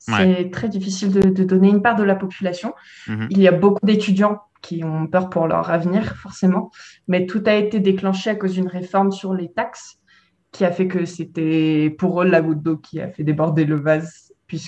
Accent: France; now in Belgium; je suis française, mais je fais mon master en Belgique.

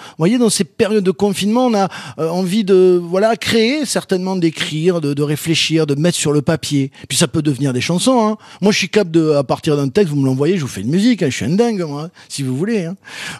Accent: Toulouse, Occitanie, France; accent: Toulouse; parce que moi qui suis là à Toulouse, tu vois, et qui assume l'accent

